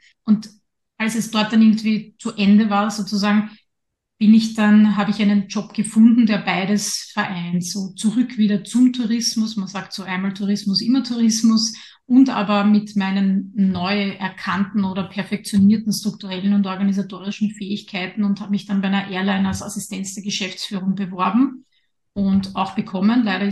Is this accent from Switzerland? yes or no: no; Lower Austria, Austria; now in Vienna, Austria; ich bin ja in Niederösterreich aufgewachsen, da war ich dann auch lange Zeit dabei, bevor mich mein Weg dann nach Wien geführt hat.